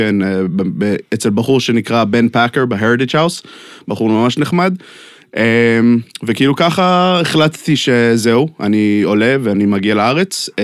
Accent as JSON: {"language": "Hebrew", "town": "Brooklyn", "region": "New York", "country": "United States", "tie": "born or raised there", "said": "אז נולדתי וגדלתי בברוקלין."}